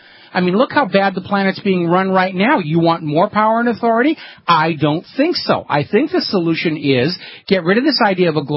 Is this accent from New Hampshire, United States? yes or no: yes; New Hampshire, United States; I'm from New Hampshire originally.